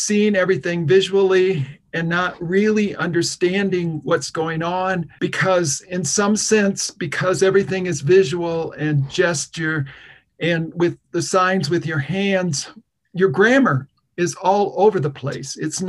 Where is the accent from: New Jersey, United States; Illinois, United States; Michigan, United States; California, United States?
Michigan, United States; born there; I was born in Michigan. I'm the son of a pastor and the grandson of a pastor.